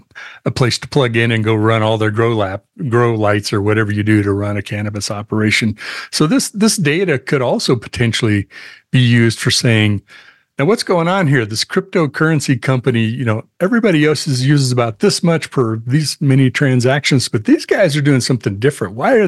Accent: Colorado, United States; Yes, I'm from Colorado. I have to bring up cannabis.

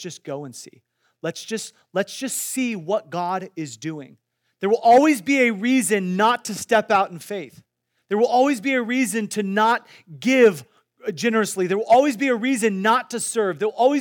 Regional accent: Iowa, United States; Well, I grew up in Iowa, and all around where I grew up were corn farms.

